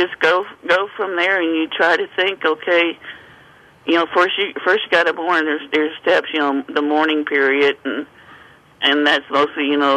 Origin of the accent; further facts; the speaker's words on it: Illinois, United States; And we're from Illinois, and so Doug's family came from Texas.